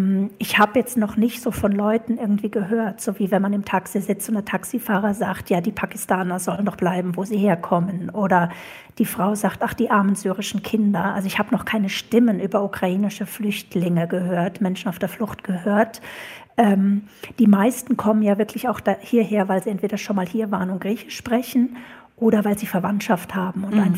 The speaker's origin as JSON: {"language": "German", "country": "Germany", "tie": "born there", "said": "Ich bin nur zufällig in Deutschland geboren und da ist es jetzt gerade nicht so."}